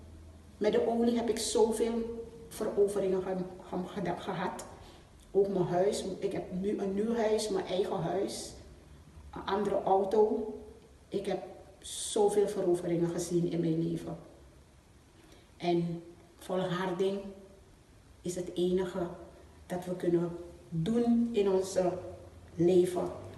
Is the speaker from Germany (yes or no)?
no; Suriname; Ik kom uit Suriname.